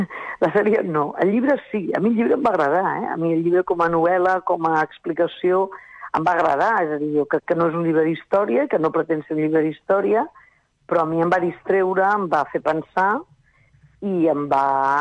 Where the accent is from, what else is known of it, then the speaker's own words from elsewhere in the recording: Catalonia, Spain; jo sóc catalana i he viscut sempre a Catalunya.